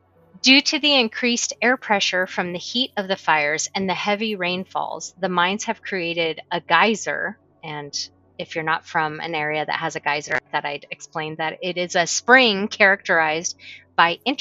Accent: England, United Kingdom; I mean, I'm from England

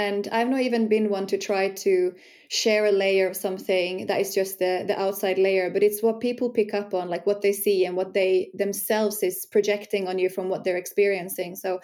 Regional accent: Finland; moved away as an adult; also born or lived in New Zealand; I was brought up in Finland, but I left Finland when I was 19 and I went to New Zealand

